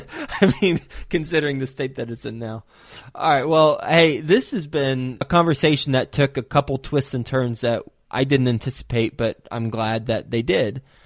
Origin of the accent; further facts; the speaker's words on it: Texas, United States; I am from Texas, and now when you say water rights, now I'm thinking of your oil or gas rights with your property.